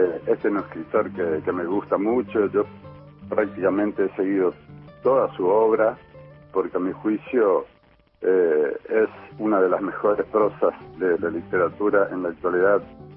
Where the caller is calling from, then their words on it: Resistencia, Chaco, Argentina; de Resistencia.